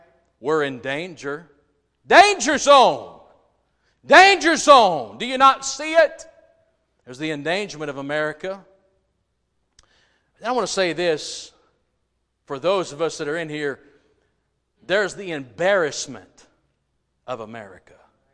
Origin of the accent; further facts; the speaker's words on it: United States; I'm not flying any other flag but the American flag. You say, why? Because I am an American.